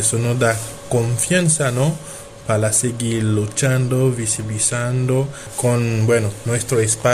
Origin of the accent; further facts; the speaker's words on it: Haiti; now in Córdoba, Argentina; soy haitiano, afro, vengo de la provincia de Córdoba, Barrio Arbeldi